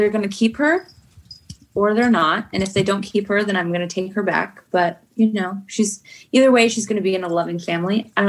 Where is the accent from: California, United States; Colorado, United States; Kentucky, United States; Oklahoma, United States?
Kentucky, United States; born there; It's so strange, too, whenever I think about that I was born in Kentucky. Like, does that kind of make me a Southern woman?